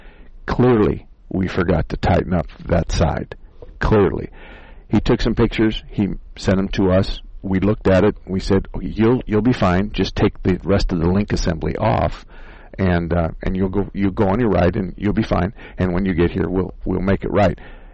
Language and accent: English; Arizona, United States; And even though I was born and raised in Arizona, I do have a lot of experience in the cold weather areas